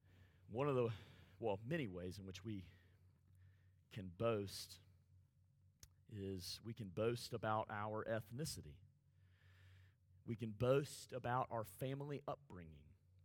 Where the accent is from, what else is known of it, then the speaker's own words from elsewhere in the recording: Alabama, United States; I'm from Alabama, I always have that excuse.